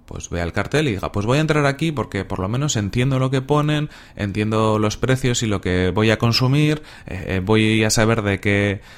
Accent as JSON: {"language": "Spanish", "town": "Bilbao", "region": "Basque Country", "country": "Spain", "tie": "born or raised there", "said": "yo soy de Bilbao, aunque vivo en Santurchi, pero bueno, he nacido en Bilbao y he vivido muchos años en Bilbao"}